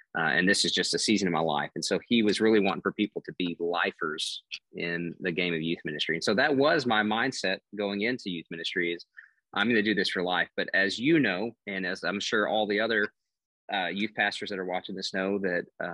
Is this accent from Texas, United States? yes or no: yes; Lubbock, Texas, United States; I grew up in Lubbock, Lubbock Christian University grad